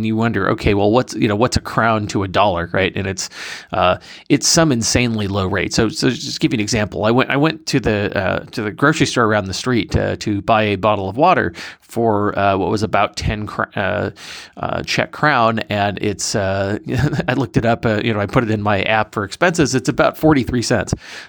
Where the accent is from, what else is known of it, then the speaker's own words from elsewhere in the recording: California, United States; I mean, I'm from California. I've had good Mexican food